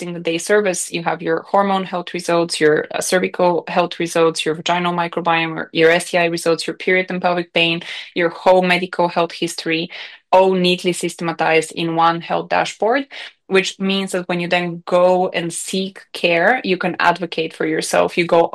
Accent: Bulgaria; now in United Kingdom

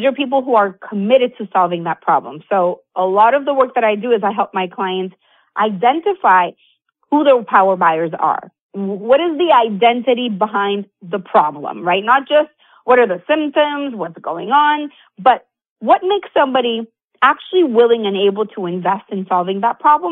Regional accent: Venezuela; moved away as an adult; now in United States; I'm originally from Venezuela. In 2015, I moved to the U.S. and had to find a way to build my business from scratch here because I didn't have a network.

